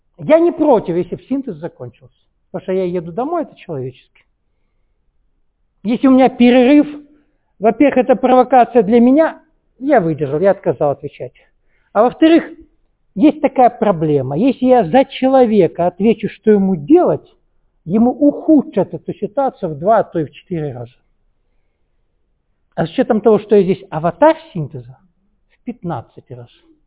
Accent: Kabardino-Balkaria, Russia; Я точно знаю, потому что я вырос в Кабардино-Балкарии

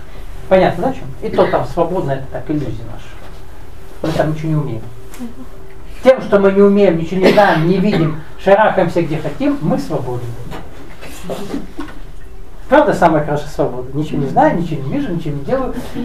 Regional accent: Moscow Oblast, Russia; Я же тоже из Подмосковья.

